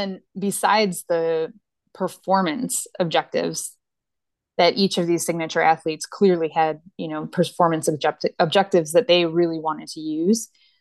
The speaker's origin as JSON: {"language": "English", "town": "Detroit", "region": "Michigan", "country": "United States", "said": "you know, I'm from the Detroit area."}